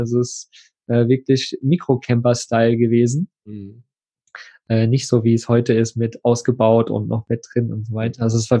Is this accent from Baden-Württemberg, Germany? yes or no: no; Plauen, Saxony, Germany; ich bin im Plauen groß geworden.